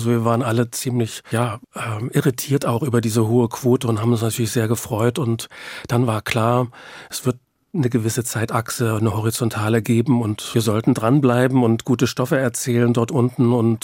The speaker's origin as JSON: {"language": "German", "region": "Saxony", "country": "Germany", "said": "Dann erfuhren die Verantwortlichen, dass ich aus dem Erzgebirge komme."}